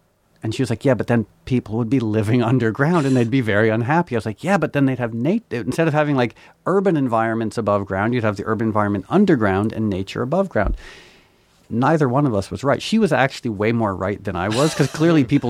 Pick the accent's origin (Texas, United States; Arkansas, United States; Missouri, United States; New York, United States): New York, United States; born there; I was born in New York.